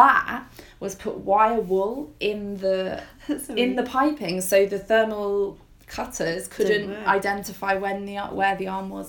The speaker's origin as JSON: {"language": "English", "town": "Liverpool", "region": "North West England", "country": "United Kingdom", "said": "prominent suffragette in Liverpool. Way, mm-hmm. That's where I'm from."}